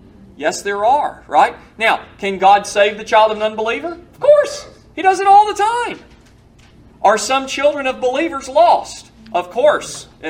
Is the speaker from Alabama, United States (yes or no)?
yes; Birmingham, Alabama, United States; born there; I wasn't born in the Garden of Eden. I was born in Birmingham, Alabama.